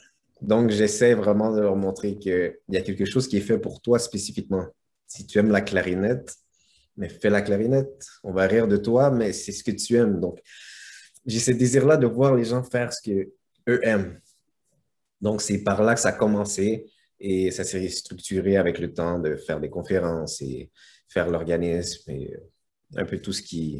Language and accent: French; Brossard, Quebec, Canada; surtout les jeunes de Brossard, là où j'ai grandi